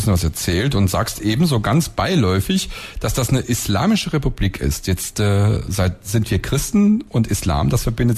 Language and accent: German; West Germany, Germany; Jetzt ist es ja so, dass wir als Westdeutsche oder Europäer insgesamt